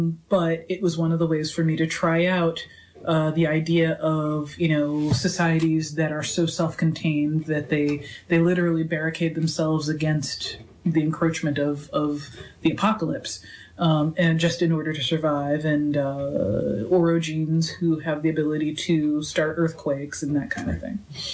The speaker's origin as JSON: {"language": "English", "town": "Mobile", "region": "Alabama", "country": "United States", "tie": "born or raised there", "also_born_or_lived": "Iowa / New York", "said": "I lived in New York until I was like from like the age of 2 to 5. So, but then when my parents divorced, I kept coming to New York every summer. The rest of the year I spent in Mobile, Alabama"}